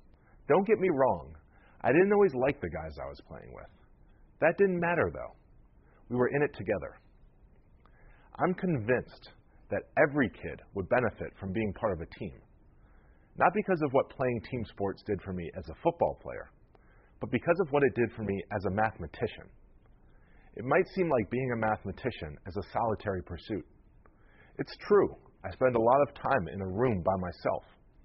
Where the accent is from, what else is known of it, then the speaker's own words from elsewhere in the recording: Buffalo, New York, United States; When I was a kid growing up in Buffalo, I spent a lot of time alone.